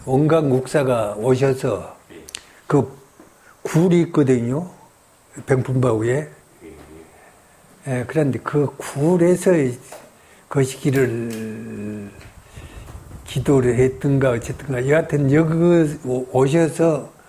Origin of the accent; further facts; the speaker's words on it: Jami village, South Korea; 한 8대가 여기서 자랐어요.